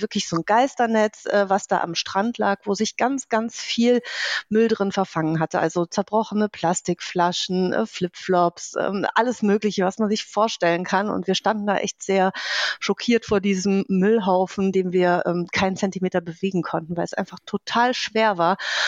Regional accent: Düsseldorf, North Rhine-Westphalia, Germany; ich komme aus Düsseldorf.

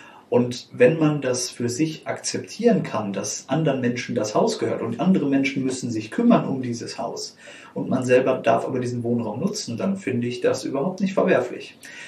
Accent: North Rhine-Westphalia, Germany; Du kommst aus dem Sauerland, ich komme auch aus dem Sauerland, man hört uns das an. Und ich bin damit groß geworden, dass man irgendwann im Leben in einem Einfamilienhaus mit Garten zu leben hat, irgendwo am Dorfrand am besten mit Blick aufs Feld.

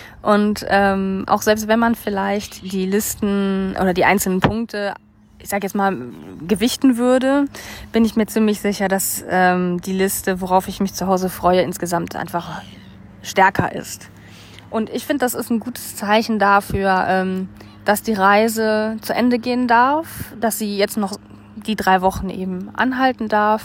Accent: Germany

